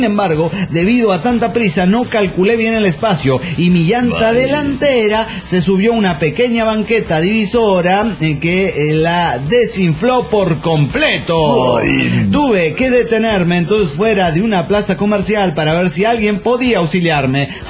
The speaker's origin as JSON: {"language": "Spanish", "town": "Comitán", "region": "Chiapas", "country": "Mexico", "said": "de Comitán, Chiapas, México."}